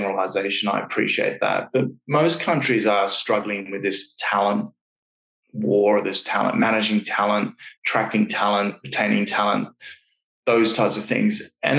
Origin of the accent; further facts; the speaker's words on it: Australia; moved away as an adult; also born or lived in London; now in Canada; that was something that I did for when I came over from Australia to London, changed the culture in the global office there.